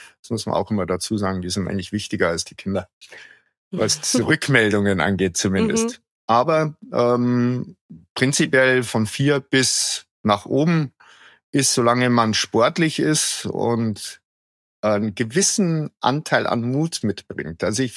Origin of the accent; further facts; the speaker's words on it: Bavaria, Germany; Ich bin ja aus dem Allgäu ursprünglich.